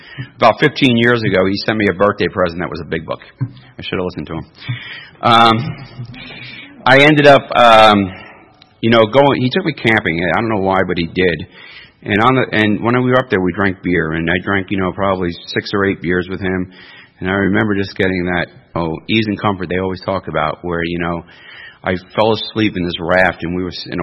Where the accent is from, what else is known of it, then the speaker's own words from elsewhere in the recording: New York City, New York, United States; I don't know anybody growing up in New York City that ever drank socially.